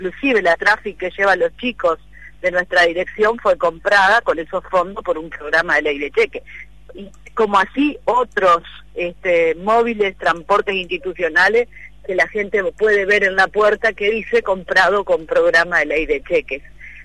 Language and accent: Spanish; Argentina; viste que somos argentinos